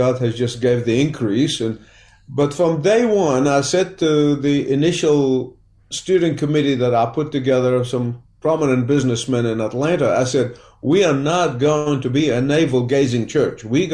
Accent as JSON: {"language": "English", "country": "Egypt", "tie": "born or raised there", "said": "Well, you know, I grew up in Egypt in the Coptic community, but my family were third generation Protestant evangelicals. And so I grew up in an evangelical home, Bible-believing home."}